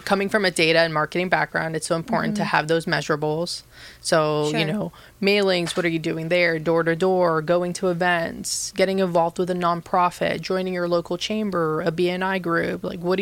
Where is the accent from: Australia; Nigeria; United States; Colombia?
Colombia; So I'm originally from Colombia. I grew up all over the world